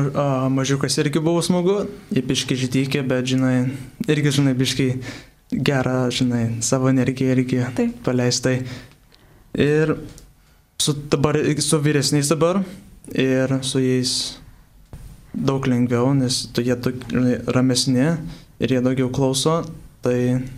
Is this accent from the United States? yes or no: yes; United States; also born or lived in Chicago; Nu, iš pradžių jie kažkurie, žinai, netikėjo, kad mes iš Amerikos